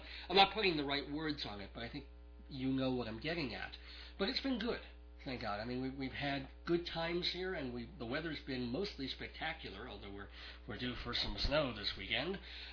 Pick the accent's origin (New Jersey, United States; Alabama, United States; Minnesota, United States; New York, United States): New York, United States; Brooklyn; also born or lived in Long Island; she was born in Queens, and I came from Brooklyn, and we both have worked in Manhattan, so we were real New York-y type people